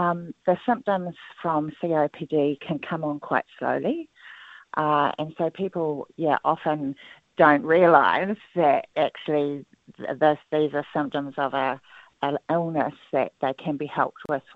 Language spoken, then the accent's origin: English; Southland, New Zealand; also born or lived in Auckland; So I come from Orakapa Rimarunaka. So Invercargill is close to, my marae, my runaka. And so I moved down here from Tamaki Makaurau at the end of 2016. It's great to be home.